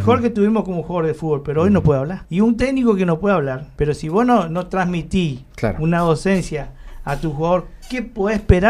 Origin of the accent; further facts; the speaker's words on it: Argentina; Porque como argentino estoy un poquito indignado a llevar esta final a Europa.